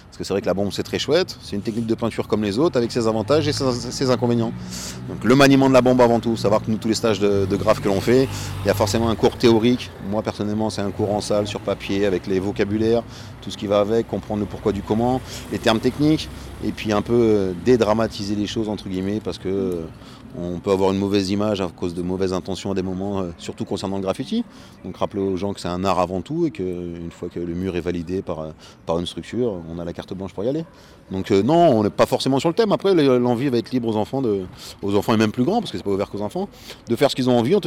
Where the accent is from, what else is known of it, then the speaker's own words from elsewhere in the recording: Guéret, Nouvelle-Aquitaine, France; je fais partie de l'association Multifacette qui est localisée sur Limoges, on est tous originaires de Guéret